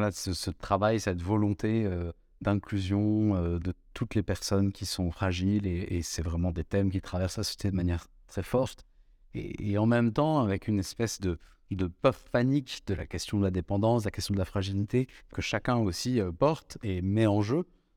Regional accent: France; on est beaucoup de Français à se plaindre

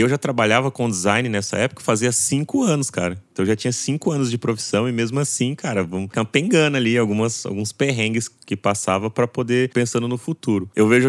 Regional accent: José Bonifácio, São Paulo, Brazil; eu sou de José Bonifácio.

